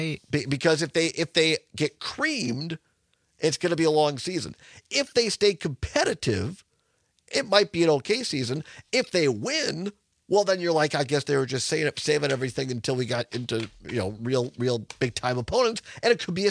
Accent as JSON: {"language": "English", "town": "Richland Center", "region": "Wisconsin", "country": "United States", "tie": "born or raised there", "lives_now": "Madison, United States", "said": "So I grew up in Richland Center, as many of you know, Southwest Wisconsin. I have lived in Madison here for the better part of 20 years"}